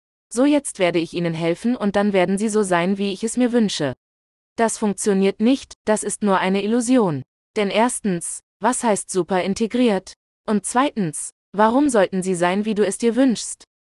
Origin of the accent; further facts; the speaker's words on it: Berlin, Germany; Wir sind eine kurdische Familie und ich bin im Wedding aufgewachsen. Wir haben in einem Viertel gelebt, das größtenteils türkisch geprägt war.